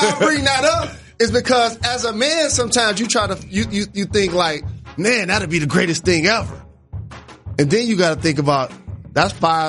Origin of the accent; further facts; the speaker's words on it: Detroit, Michigan, United States; So I could support my Detroit Lions and my Michigan Wolverines. That's my hometown team.